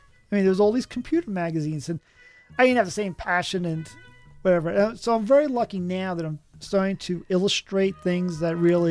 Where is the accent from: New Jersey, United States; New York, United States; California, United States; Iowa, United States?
New York, United States; New York City; Yeah, you just described my home. It's where I grew up in New York City.